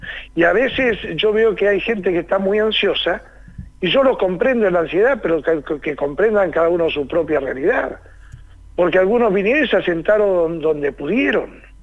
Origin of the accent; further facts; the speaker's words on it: San Martín de los Andes, Neuquén, Argentina; yo nací y me crié en San Martín de los Andes